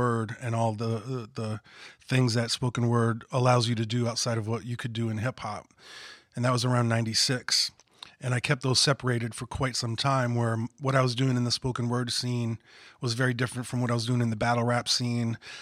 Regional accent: Rhode Island, United States; I am from Rhode Island. I experienced Rhode Island. Rhode Island is in my music.

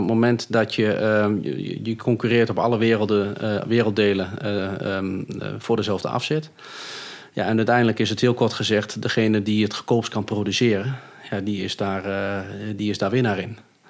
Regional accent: Bentelo, Overijssel, Netherlands; Ik ben 40 jaar oud. We wonen in Bentelo. En we zijn nu op het bedrijf, op de varkenshouderij waar ik ben opgegroeid.

